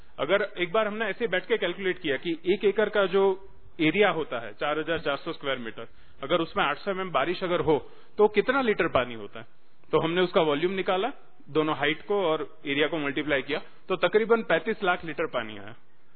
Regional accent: Bharuch, Gujarat, India; हम जिस जिले से आते हैं भरूच से, 800 mm बारिश है

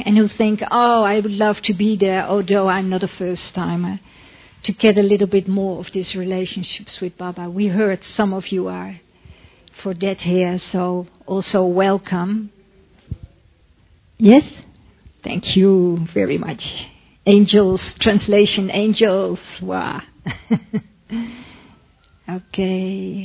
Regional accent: Netherlands; English is a second language; I'm from Holland

